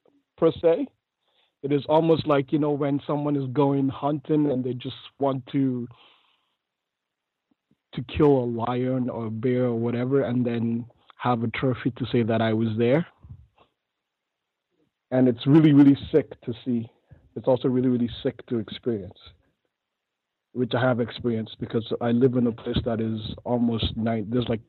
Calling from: Atlantic Canada, Canada; I'm actually calling from Atlantic Canada.

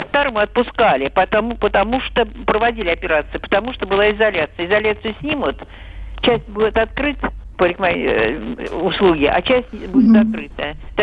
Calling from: Moscow, Russia; Добрый день, я из Москвы.

